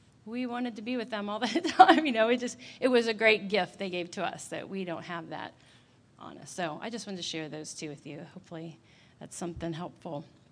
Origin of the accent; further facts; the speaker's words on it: Columbus, Ohio, United States; So that's why I grew up in Columbus, because of oppressive expectations.